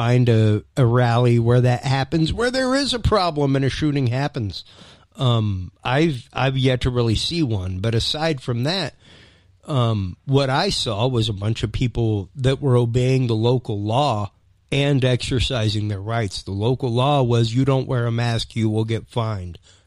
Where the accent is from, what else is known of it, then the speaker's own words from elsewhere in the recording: United States; I just, in good conscience as an American, cannot. I can't. We live in America.